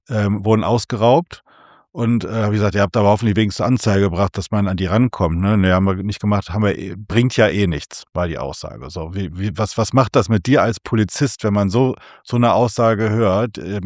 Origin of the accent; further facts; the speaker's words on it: Wuppertal, North Rhine-Westphalia, Germany; ich komme aus Wuppertal, zählt ja in Deutschland zu einer Großstadt